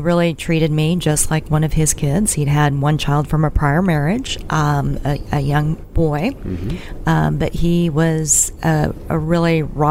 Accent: Dallas, Texas, United States; I grew up in the Dallas area, and, you know, succinctly remember, you know, even as far up as high school where the classes are quite large, there were probably only 3 Asians in my class.

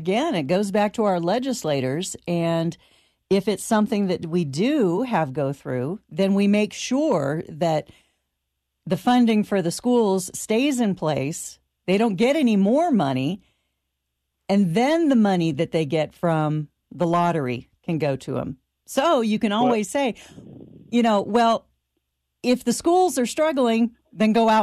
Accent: California, United States; I'm from California. I go to California all the time. Unfortunately, my family is still there. I'm trying to get them over here, but it's tough.

